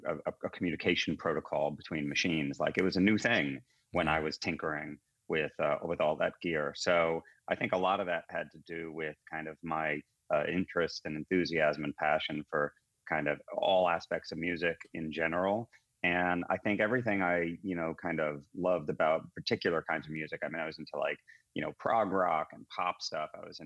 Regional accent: New York, United States; I mean, look, I grew up in New York. I'm almost a half a century old, so I'm a product of the 70s and 80s.

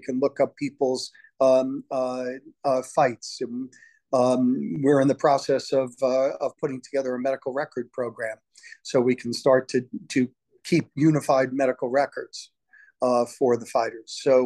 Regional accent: New York, United States; So my defensive partner, growing up in Long Island, when I was playing ice hockey, was a guy whose name is Nick Fetiu.

